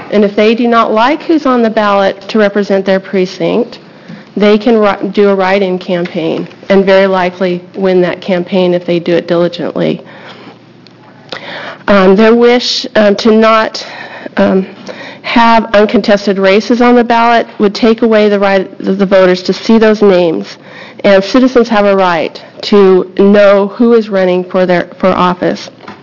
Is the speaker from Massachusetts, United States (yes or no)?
no; Oregon, United States; I am from Linn County.